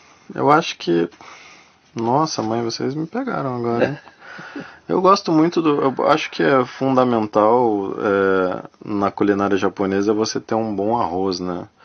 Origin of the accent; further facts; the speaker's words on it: Brazil; Porque como brasileiro andando de madrugada sozinho, você fica olhando para os lados, né?